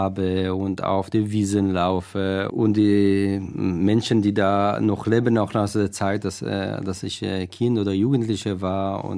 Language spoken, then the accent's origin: German; Southern District, Israel; now in Frankfurt, Germany; bei meiner Familie in Kibbutz, wo ich aufgewachsen bin, in der Wüste.